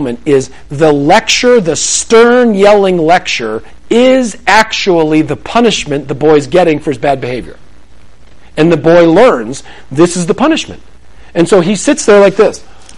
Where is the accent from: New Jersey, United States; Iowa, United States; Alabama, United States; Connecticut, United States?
Connecticut, United States; I grew up in Connecticut, and grew up on this one suburban street.